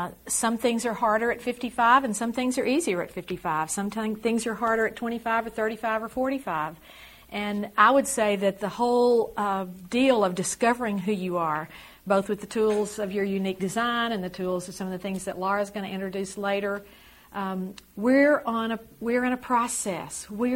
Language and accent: English; Arkansas, United States; We've never been to California before. We're from Arkansas.